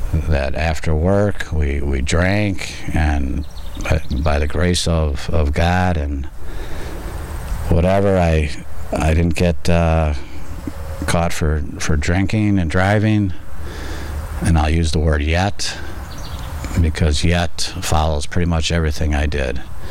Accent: Menomonee Falls, Wisconsin, United States; As far as my experience, strength, and hope, I grew up in Menominee Falls. I got three younger brothers and an older sister.

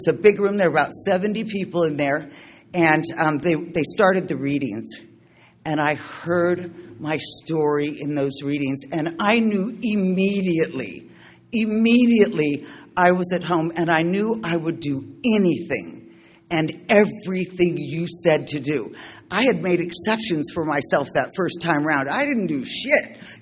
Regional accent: San Diego, California, United States; I'm from San Diego, from Southern California.

